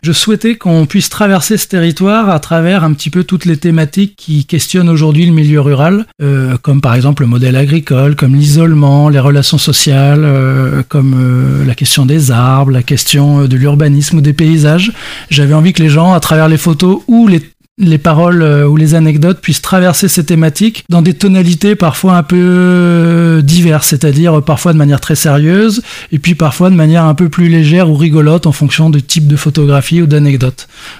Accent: Chambon, Nouvelle-Aquitaine, France; born there; Alors oui, je suis né à Chambon, en Charente-Maritime

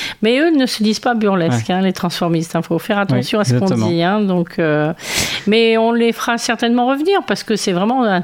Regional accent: Marseille, Provence-Alpes-Côte d'Azur, France; also born or lived in Normandy; Je suis native de la région, ouais. Parce que je suis native de Marseille, donc ce n'est pas loin. Et je suis partie vivre en Normandie pendant plus de 40 ans. Et je suis revenue aux sources à la retraite.

